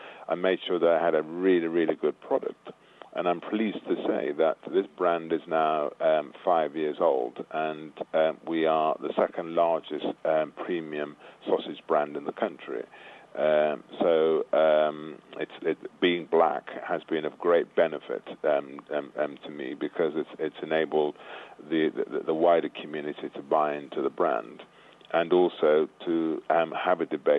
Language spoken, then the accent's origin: English; Birmingham, West Midlands, United Kingdom; also born or lived in Clarendon, Jamaica; I was born in Clarendon, Jamaica, and my parents came to this country in the 50s, and they went to where the work was, and that, all too often that meant the bigger cities. So I was brought up in Birmingham. In fact, I'm from a family of 11